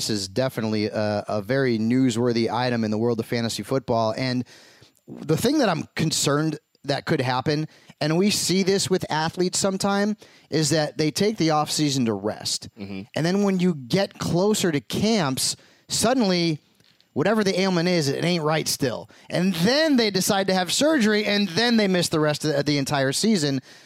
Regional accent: Connecticut, United States; from the East Coast, you know, I'm from Connecticut.

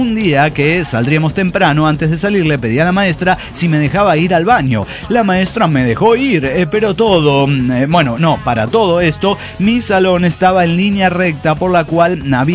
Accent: Mexico; moved away; Yo salí de México, mi madre me dijo, siempre seco, hijo, para no enfermarte.

